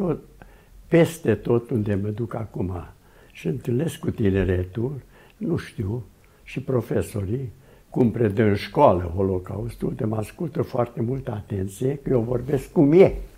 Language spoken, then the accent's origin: Romanian; Romania; born there; moved away; Așa, am născut în România, acolo am spus. Am venit înapoi în România